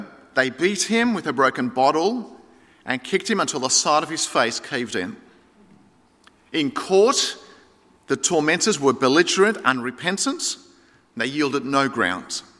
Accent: Marrickville, New South Wales, Australia; Jesus showed his mercy to me as an ordinary Greek kid growing up in Marrickville.

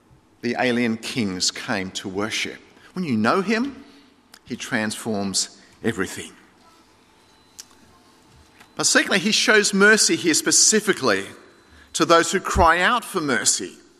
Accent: Marrickville, New South Wales, Australia; Jesus showed his mercy to me as an ordinary Greek kid growing up in Marrickville.

